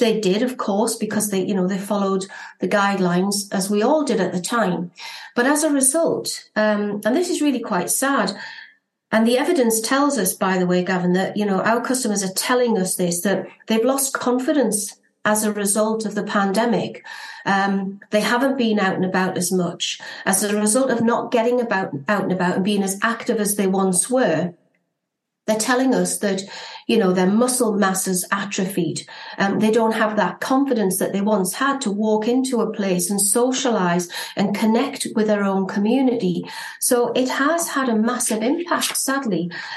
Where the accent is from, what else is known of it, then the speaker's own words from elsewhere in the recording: North East England, United Kingdom; you know, I'm actually from Northumberland, but North Tyneside is very, very close to us.